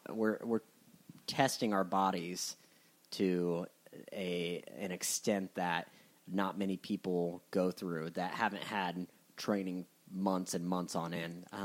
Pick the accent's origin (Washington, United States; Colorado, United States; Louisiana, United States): Colorado, United States; also born or lived in Florida; I was born in Florida, but I wasn't raised in Florida. I was raised in Colorado.